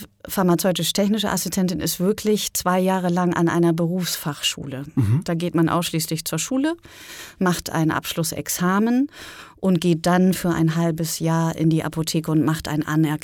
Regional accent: Cuxhaven, Lower Saxony, Germany; now in Berlin, Germany; Ich komme aus Norddeutschland, aus Cuxhaven.

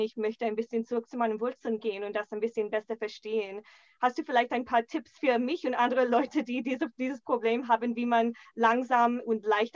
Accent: United States; German is a second language; Das ist von meiner Erfahrung auch als Amerikaner in den USA.

